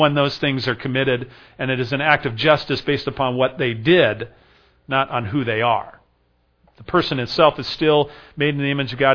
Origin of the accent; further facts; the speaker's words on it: California, United States; I grew up in California